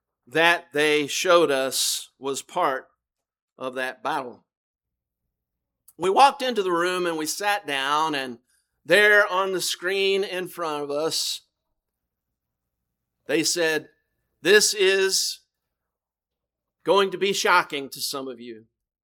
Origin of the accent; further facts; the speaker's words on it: Austin, Texas, United States; where I grew up there in Austin